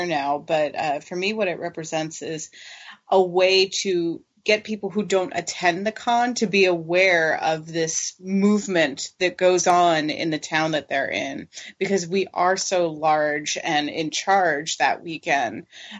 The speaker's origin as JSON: {"language": "English", "region": "Florida", "country": "United States", "said": "I'm from Florida. I get a pass."}